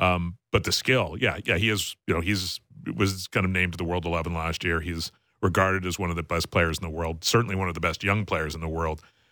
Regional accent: Canada; As a Canadian, you know, to say those are our guys, it's spectacular.

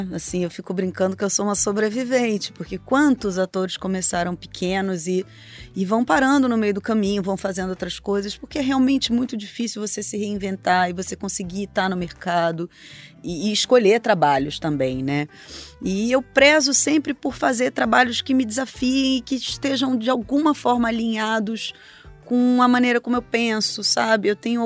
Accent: Niterói, Rio de Janeiro, Brazil; Eu sou nascida e criada em Niterói.

